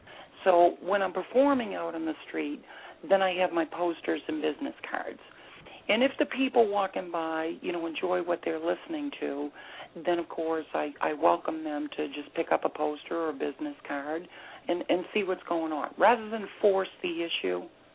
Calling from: Boston, Massachusetts, United States; Well, thank you so much. I am actually calling from Boston.

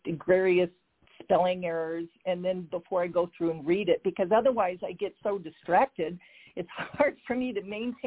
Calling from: Centennial, Colorado, United States; I'm calling from Centennial, Colorado.

